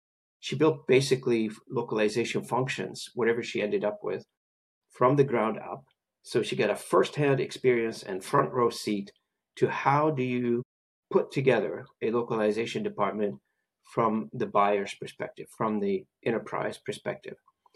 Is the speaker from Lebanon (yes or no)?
yes; Lebanon; I am originally from Lebanon as well